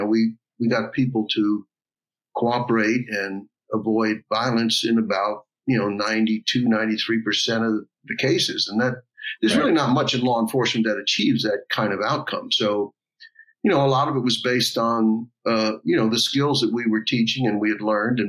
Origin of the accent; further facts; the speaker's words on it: Atlantic Beach, Florida, United States; Yeah, I grew up in Atlantic Beach, Florida, near Jacksonville.